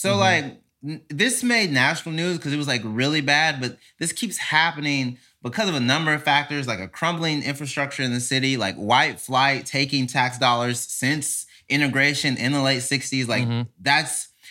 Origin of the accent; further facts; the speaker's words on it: Mississippi, United States; I did. Born and raised in Mississippi.